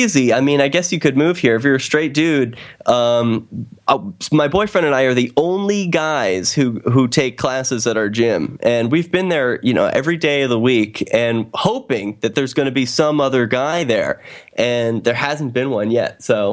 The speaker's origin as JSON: {"language": "English", "town": "San Francisco", "region": "California", "country": "United States", "said": "We're like, yeah, we're from San Francisco. Like, you know, of course we've had Indian food. We're from the States"}